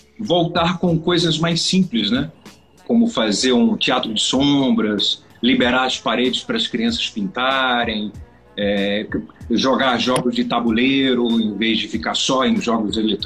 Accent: Olinda, Pernambuco, Brazil; na minha infância morei num bairro popular em Olinda, eu sou pernambucano, né?

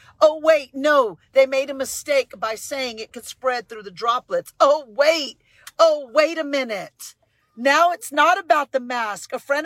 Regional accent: United States; Last time I checked, I'm an American and I have rights.

